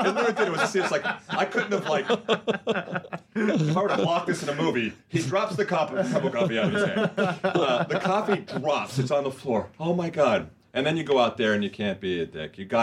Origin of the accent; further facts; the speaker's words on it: Huntington Beach, California, United States; In Huntington Beach.